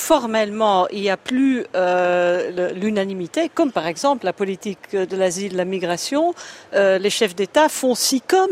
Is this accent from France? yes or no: no; Netherlands; French is a second language; moi, en tant que effectivement membre du groupe libéral, mais aussi en tant que néerlandaise